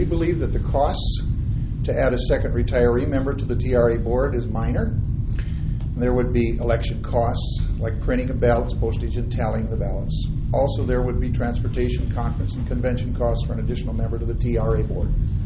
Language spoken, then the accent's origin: English; Sauk Centre, Minnesota, United States; I'm from Sauk Center.